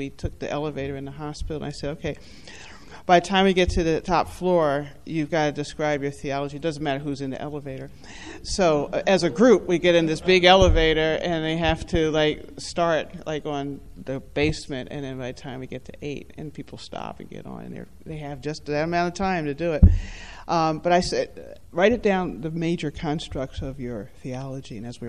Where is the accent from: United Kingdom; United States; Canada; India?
United States; Pennsylvania; I'm from Pennsylvania.